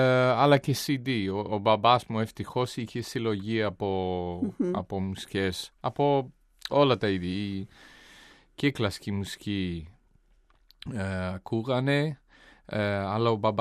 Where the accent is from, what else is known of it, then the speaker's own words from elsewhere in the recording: Wellington, New Zealand; moved away as an adult; also born or lived in Boston; Στο Wellington, στην πρωτεύουσα, όπου ζούσα μέχρι τα 20 χρόνια, 21, 20, κάπου εκεί. Mm-hmm. Και έφυγα στην Αμερική, στη Βοστόνη